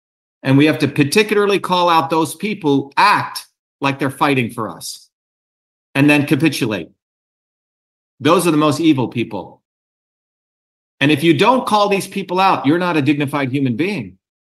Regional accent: India; first language Tamil; English is a second language; Here's Tamil, which is my mother tongue from India, one of the oldest, probably the oldest language on the planet.

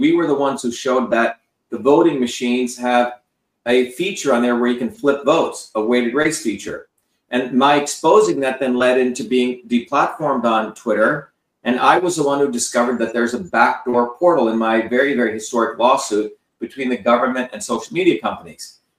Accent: India; And when I was growing up in India

